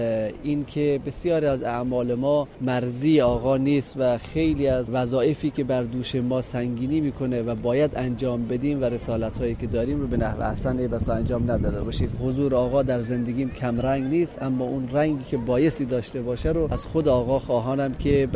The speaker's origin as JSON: {"language": "Persian", "country": "Afghanistan", "lives_now": "Qom, Iran", "said": "ما از افغانستان هستیم ولی ساکن قم."}